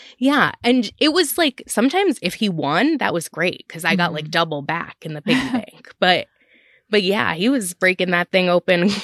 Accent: New Jersey, United States; I grew up in Central New Jersey, which Central New Jersey is a thing for all those people who say it's not.

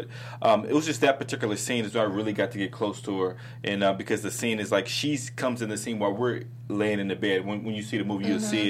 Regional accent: Kentucky, United States; I was raised in Kentucky. You know, I'm a gentleman.

